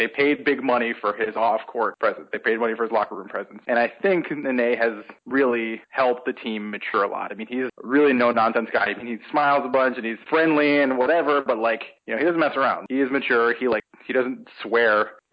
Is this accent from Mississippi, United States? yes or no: no; Cleveland, Ohio, United States; now in Washington, United States; I grew up in Cleveland, and then I've lived in D.C. long enough, actually, to have attended a Wizards playoff game